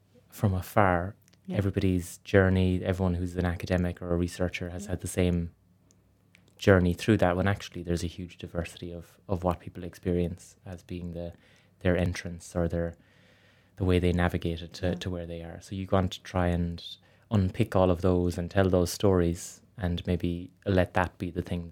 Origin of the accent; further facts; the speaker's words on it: Ireland; accent: Irish; So I'm from Ireland, in case anyone couldn't pick up from the accent.